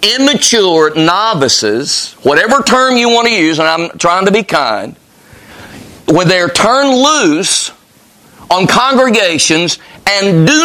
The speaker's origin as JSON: {"language": "English", "town": "Carthage", "region": "North Carolina", "country": "United States", "tie": "born or raised there", "said": "Back when I was a kid, and I grew up in North Carolina, by the way. Carthage was my hometown. I think the population now is still what it was when I grew up. So I'm a Southern boy. I'm a North Carolina boy."}